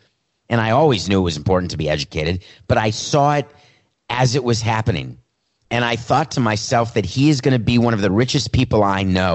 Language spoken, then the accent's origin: English; New York, United States; I grew up in New York.